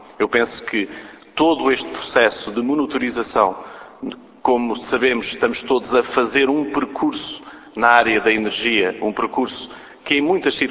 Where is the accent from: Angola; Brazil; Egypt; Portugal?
Portugal; mas o grande desafio como portugueses